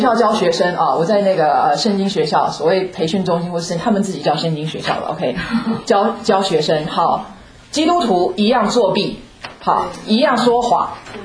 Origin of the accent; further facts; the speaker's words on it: China; now in United States; 我在美国住了19年，我去了中国大陆2年，